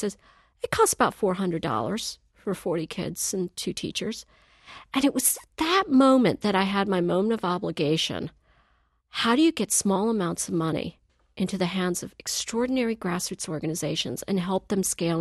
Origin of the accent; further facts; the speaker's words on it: Greenville, North Carolina, United States; I was brought up in Eastern North Carolina in Greenville.